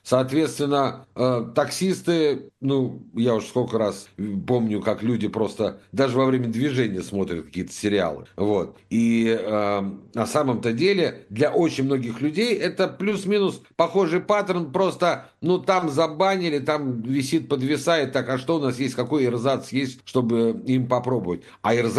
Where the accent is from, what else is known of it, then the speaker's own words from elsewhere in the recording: Moscow, Russia; А знаешь, как москвич, я помню